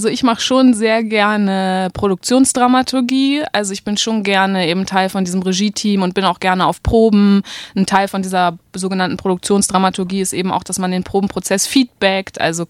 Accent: Hamburg, Germany; Ich bin in Hamburg aufgewachsen

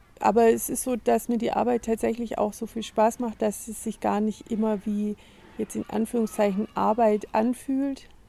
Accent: Tübingen, Baden-Württemberg, Germany; born there; also born or lived in England; Ich bin in Tübingen geboren und war dann in der Jugendzeit im Ausland auch eine Weile und kam dann aber wieder zum Abitur zurück

